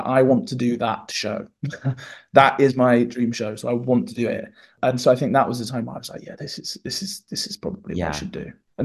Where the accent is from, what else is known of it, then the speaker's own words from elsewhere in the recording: East of England, United Kingdom; accent: Suffolk; I mean, where I'm from, it's proper Suffolk vibes. So there's a really, really, you should go and Google the Suffolk dialect. So obviously I grew up with that, but then all of my family, like most of my family live in Essex, and then a load of my family live in Warrington up in north near Manchester.